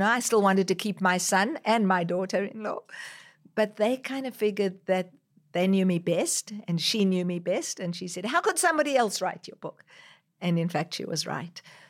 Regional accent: South Africa; born there; moved away; also born or lived in Israel / Australia; So I was born in South Africa, but I spent many years living in Israel and then many years living in Australia. So when I go back to South Africa, people think I'm an Australian.

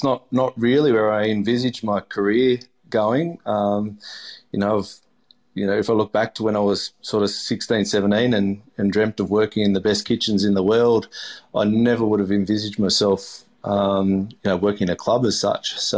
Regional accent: Melbourne, Victoria, Australia; I grew up in Melbourne on Port Phillip Bay

